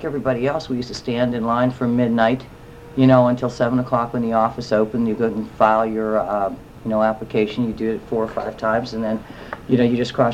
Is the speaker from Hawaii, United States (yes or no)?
yes; Hawaii, United States; I've never had a negative reaction to being Hawaiian.